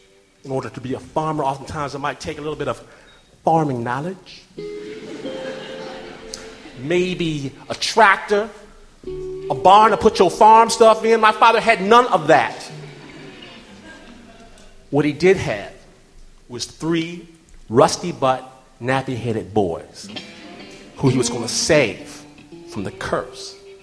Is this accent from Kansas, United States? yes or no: no; Detroit, Michigan, United States; I'm from Detroit.